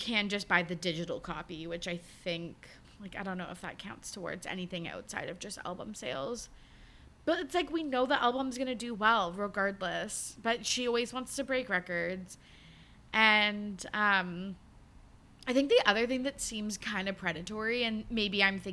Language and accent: English; Canada; especially as a Canadian girly